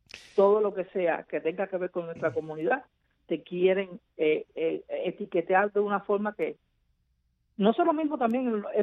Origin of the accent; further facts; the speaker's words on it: Cuba; moved away; hasta la época que nosotros salimos de Cuba, en el año 2013, yo no tengo conocimiento de ninguna familia.